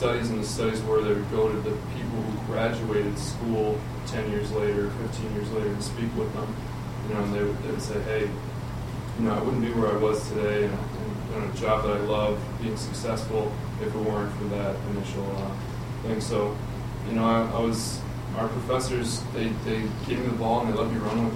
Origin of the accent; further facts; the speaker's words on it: Bronx, New York, United States; I'm originally from the Bronx, New York, and I came up here and I took a backpacking course